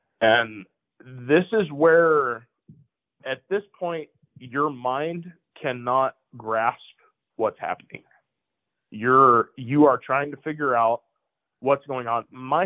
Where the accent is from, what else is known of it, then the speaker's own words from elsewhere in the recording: Alamogordo, New Mexico, United States; So I leave my hometown of Alamogordo.